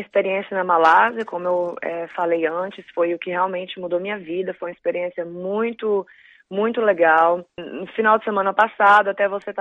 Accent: Brazil; eu sou brasileira e eu sou a única aqui fazendo esse estilo de música

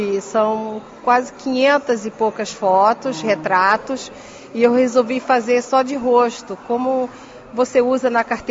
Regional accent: Rio de Janeiro, Brazil; born there; como você já disse. Eu nasci no Rio de Janeiro, no Brasil.

